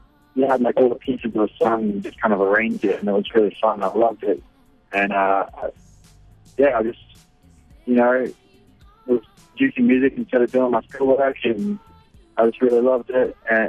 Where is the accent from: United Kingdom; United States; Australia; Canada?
Australia; Brisbane, Queensland; his first stop was Brisbane, my hometown